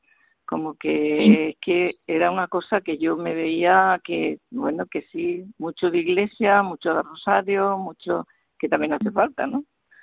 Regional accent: Jaén, Andalusia, Spain; moved away as an adult; now in Elche, Spain; yo soy de Jaén, soy andaluza. Y ajá, me vine a Elche, pues recién casada, con 21 años.

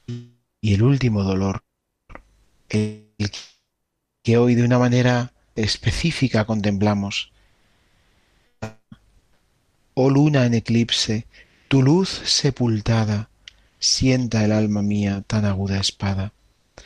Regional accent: La Alberca, Castile and León, Spain; en mi parroquia de la Alberca, en mi pueblo de la Alberca, transmitido durante generaciones

